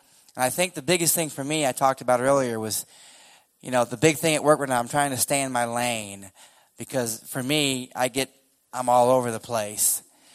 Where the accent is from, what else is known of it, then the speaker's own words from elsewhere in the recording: New York, United States; I'm from New York. I work at JMU in my 24th year.